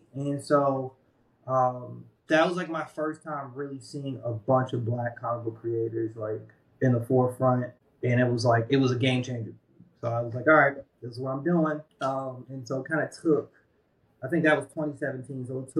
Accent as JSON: {"language": "English", "town": "Woodlawn", "region": "Maryland", "country": "United States", "tie": "born or raised there", "said": "I grew up in Baltimore County in Woodlawn. It's like 10 minutes outside. Really, it's 5 minutes from the city line, Baltimore city line."}